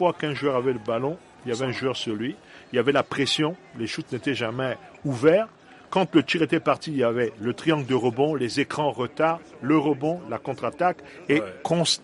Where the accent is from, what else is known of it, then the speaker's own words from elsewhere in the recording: Central African Republic; Moi, je suis centrafricain.